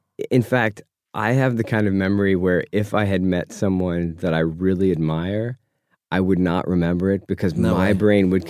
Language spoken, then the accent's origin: English; Asheville, North Carolina, United States; also born or lived in Oakland, California; It was, when I grew up, it was just outside of the Asheville city limits.